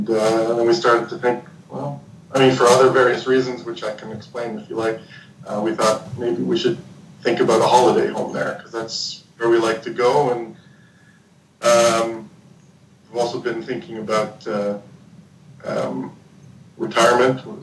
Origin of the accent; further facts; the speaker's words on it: Toronto, Ontario, Canada; moved away as an adult; now in Dubai, United Arab Emirates; I'm Canadian from Toronto.